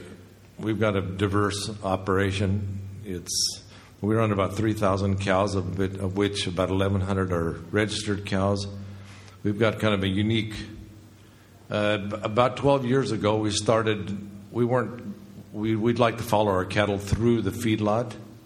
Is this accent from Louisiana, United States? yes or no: no; Colorado, United States; from Northwest Colorado, Moffat County.